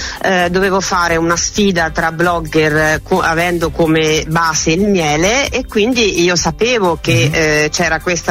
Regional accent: Castelnuovo di Garfagnana, Tuscany, Italy; now in Versilia, Italy; io sono di Castelnuovo Garfagnana, e però vivo in Versilia, e quella Garfagnana ce l'ho nel cuore, ce l'ho nel mio DNA

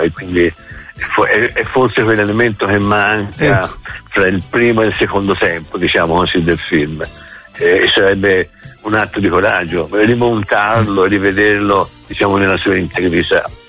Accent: Prato, Tuscany, Italy; also born or lived in Florence; la Prato che ci ha visto nascere e crescere, in fondo. Noi siamo tutti e due nati a Firenze

